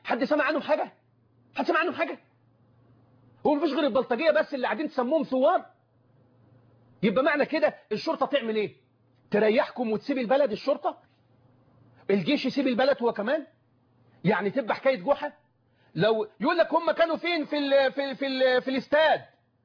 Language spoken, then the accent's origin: Arabic; Egypt; اللهم احفظ بلدنا مصر